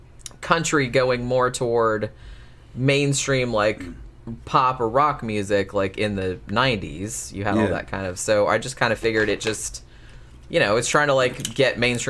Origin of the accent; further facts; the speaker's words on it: Daytona Beach, Florida, United States; I'm kind of growing up in Daytona Beach, I had that all like leashed out of me.